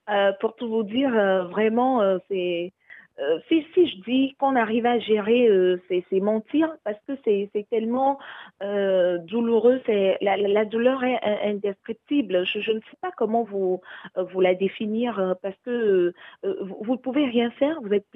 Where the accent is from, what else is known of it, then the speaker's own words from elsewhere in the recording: Togo; au pays, chez moi au Togo, je n'ai pas eu gain de cause.